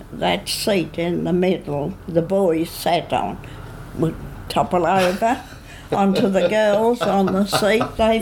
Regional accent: Sydney, New South Wales, Australia; born there; also born or lived in Tasmania; I was born in Sydney at Darlinghurst in 1913, April 1913.

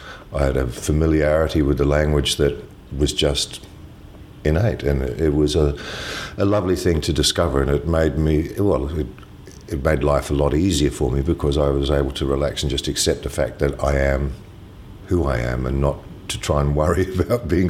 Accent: Wellington, New Zealand; born there; I was born in Wellington, New Zealand on 16th of October 1950.

